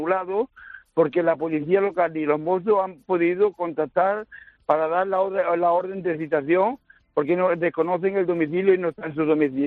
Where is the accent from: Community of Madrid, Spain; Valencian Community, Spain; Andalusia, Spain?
Andalusia, Spain; Castro del Río; now in Blanes, Spain; yo soy hijo adoptivo de Blanes, yo soy natural de Córdoba, de un pueblo de Castro, en Castro del Río, Córdoba.